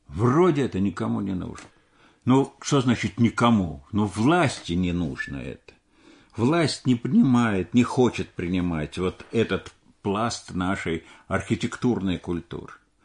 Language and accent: Russian; Moscow, Russia; Я уроженец тоже исторической Москвы.